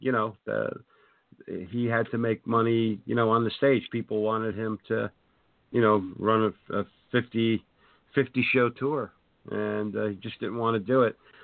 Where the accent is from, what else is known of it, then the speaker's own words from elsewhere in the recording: Irvington, New Jersey, United States; No, I grew up in Irvington, New Jersey. That's by Newark.